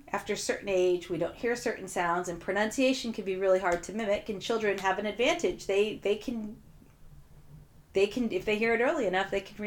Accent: United States; now in United Kingdom; I'm from the United States and I live in the UK.

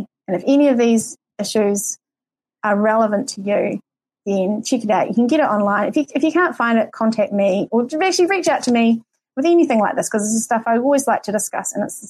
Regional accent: New Zealand; accent: New Zealand; You can understand my New Zealand accent.

